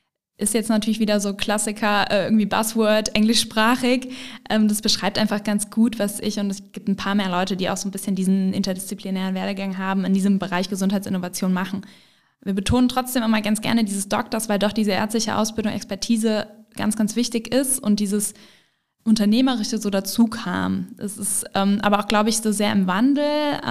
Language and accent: German; Rhineland, Germany; Und trotzdem ist dieses Heimatgefühl für mich als Rheinländerin natürlich hier total stark.